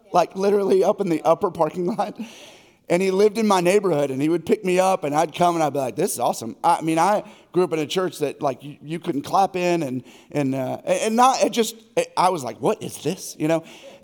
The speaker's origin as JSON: {"language": "English", "town": "Harrisonburg", "region": "Virginia", "country": "United States", "said": "I'm actually from Harrisonburg. Moved back here 3 years ago"}